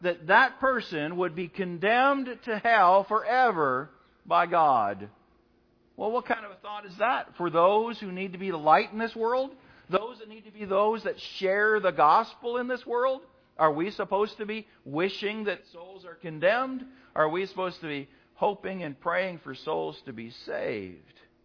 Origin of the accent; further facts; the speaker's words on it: Canada; when I tell people that I'm from Canada originally